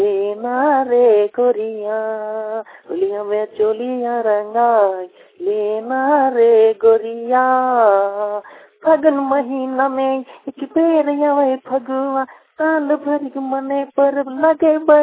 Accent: Chandrapura, Jharkhand, India; नर्रा पंचायत रहने वाला हूँ, चंद्रपुरा बोकारो झारखंड का।

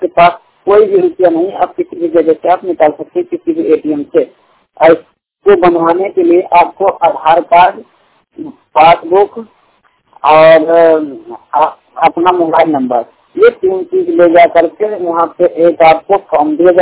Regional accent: Banda, Uttar Pradesh, India; 100% विकलांग हूँ, बांदा उत्तर प्रदेश का मूल निवासी हूँ।

